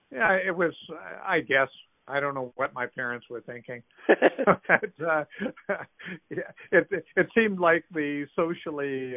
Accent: Regina, Saskatchewan, Canada; also born or lived in Winnipeg; I didn't grow up in Winnipeg. I grew up in Regina.

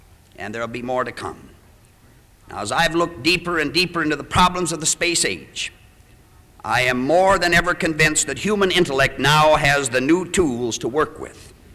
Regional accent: Midwest, United States; born there; and I might add that I was born in the Midwest and live here.

